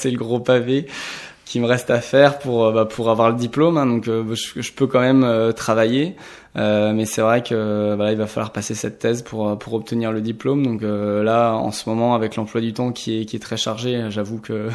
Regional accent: Saint-Brieuc, Brittany, France; Moi, je suis originaire de Saint-Brieuc, donc depuis tout petit, je navigue en baie de Saint-Brieuc assez souvent

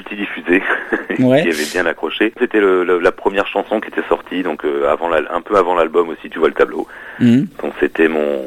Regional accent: Glomel, Brittany, France; Ouais, le centre Bretagne, c'est ma région. Ouais, je suis de Glomel, qui est un vraiment, vraiment centre de Bretagne, qui est dans les Côtes d'Armor.

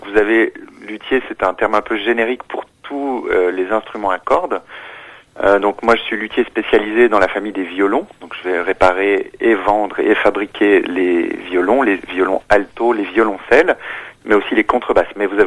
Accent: Belgium; j'ai fait ma formation près d'Anvers en Belgique. Je suis belge.

